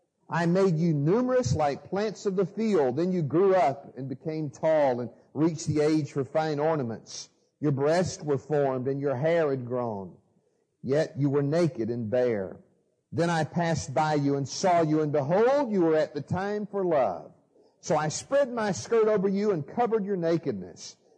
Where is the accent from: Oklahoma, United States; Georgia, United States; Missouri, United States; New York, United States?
Georgia, United States; Atlanta; I'm from Atlanta, Georgia, and our ministry is Grace Walk Ministries.